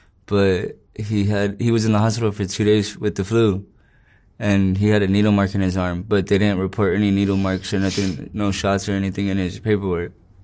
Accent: Pomona, California, United States; And I'm from Pomona.

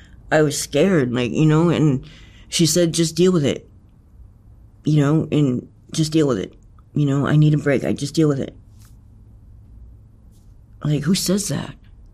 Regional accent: Gloucester, Massachusetts, United States; I grew up in Gloucester, Massachusetts.

